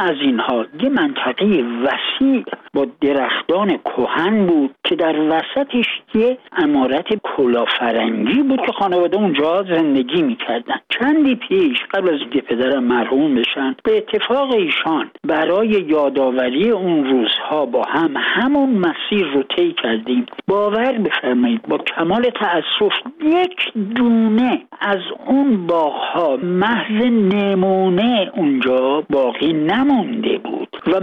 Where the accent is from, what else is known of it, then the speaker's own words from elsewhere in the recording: Tehran, Tehran Province, Iran; بنده بچه تهران هستم، همینجا به دنیا اومدم و قسمت اعظم عمرم هم اینجا بودم.